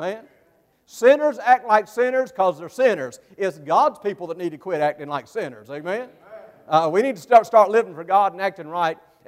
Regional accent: Sumter, South Carolina, United States; From South Carolina originally, my wife Maria is right here. We're both from Sumter, South Carolina.

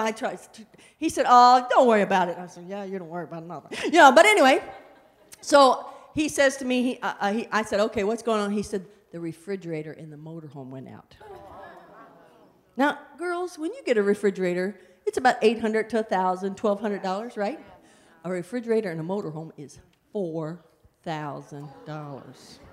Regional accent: Indiana, United States; no, I'm from Indiana, and I dress like I'm from Texas

